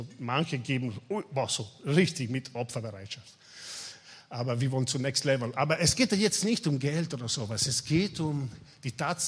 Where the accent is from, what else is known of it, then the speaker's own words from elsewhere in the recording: Austria; Ich bin auch ein Europäer, ich bin auch Österreicher, ich bin auch lange unterwegs hier.